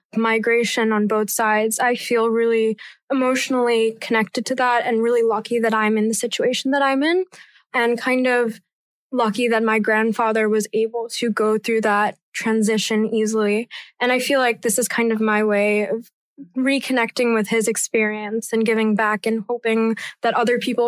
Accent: New York, United States; I was born and raised in New York.

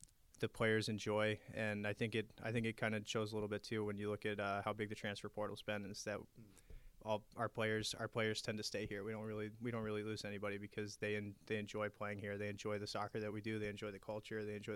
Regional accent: New Hampshire, United States; now in Burlington, United States; So I'm from New Hampshire originally, and so I always wanted to be back in New England.

